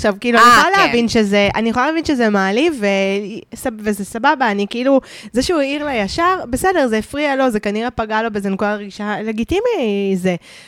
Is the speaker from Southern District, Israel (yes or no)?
no; Holon, Tel Aviv District, Israel; now in Tel Aviv, Israel; אני כשעברתי לתל אביב מחולון